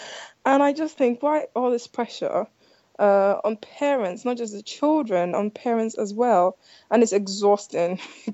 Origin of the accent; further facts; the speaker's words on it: United Kingdom; We are British, but of African descent. To be specific, we're Nigerians.